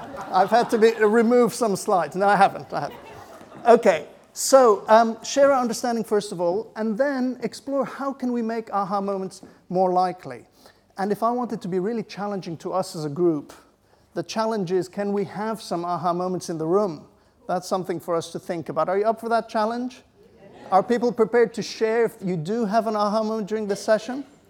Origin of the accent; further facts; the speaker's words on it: Belgium; I need to let you know I'm from Belgium.